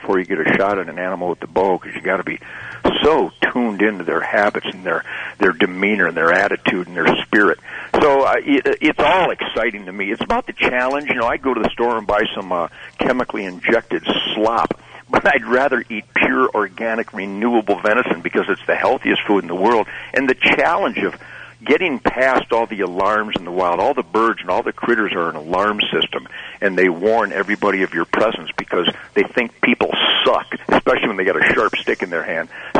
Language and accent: English; Detroit, Michigan, United States; born there; I was born in Detroit.